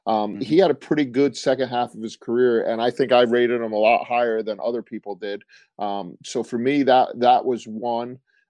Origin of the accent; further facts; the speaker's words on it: New England, United States; I know growing up in New England and watching a lot of Bruins games